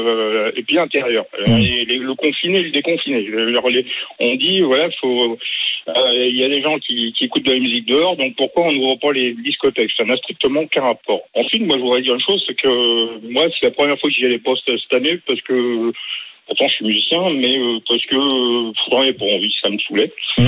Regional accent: France; Ah non, mais je suis français

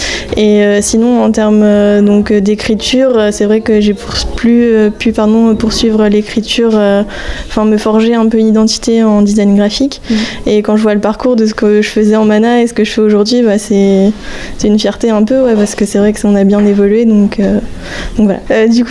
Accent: Normandy, France; Donc moi je suis pas du tout de la région de base, je suis de Normandie

